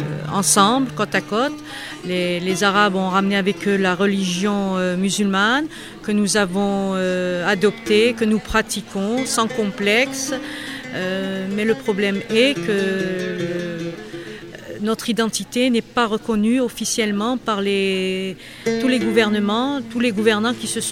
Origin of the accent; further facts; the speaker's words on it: Algeria; je suis algérienne d'origine amazigh. Les amazigh, ce sont les premiers habitants de l'Algérie.